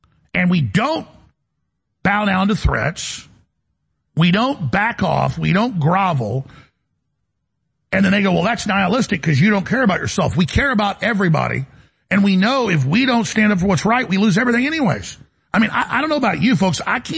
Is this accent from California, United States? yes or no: no; Dallas, Texas, United States; when I grew up in Dallas, I got a lot of fights.